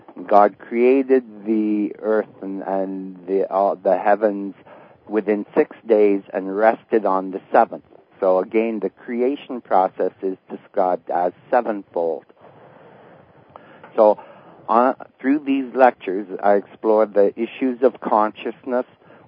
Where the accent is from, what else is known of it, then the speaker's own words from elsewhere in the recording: Ottawa, Ontario, Canada; I come from Ottawa, Canada area